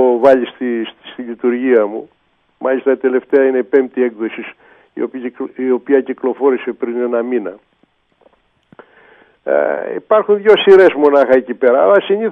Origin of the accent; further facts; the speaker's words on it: Thessaloniki, Central Macedonia, Greece; born there; επειδή εγώ γεννήθηκα στη Θεσσαλονίκη. Οι γονείς μου βέβαια, ο πατέρας μου ήταν ηπειρώτης ας πούμε.